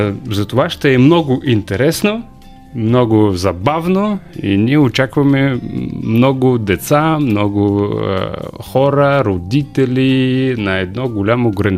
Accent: Bessarabia, Ukraine; now in Bulgaria; аз съм бесарабски българин, който е пристигнал тук в България след като почна войната в Украина

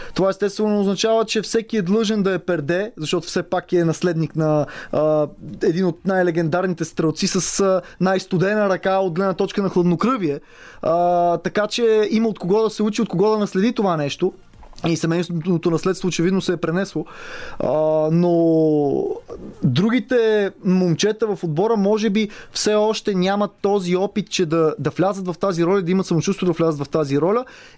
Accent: Sofia, Sofia City, Bulgaria; особено ето ние сме софиянци, в София наблюдаваме проектите

